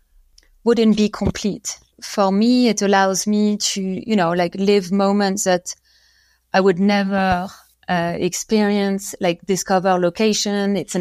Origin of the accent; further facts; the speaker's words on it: southwest France, France; So I grew up in France, in the southwest of France. In a tiny village, it was very remote and cut a bit from the world.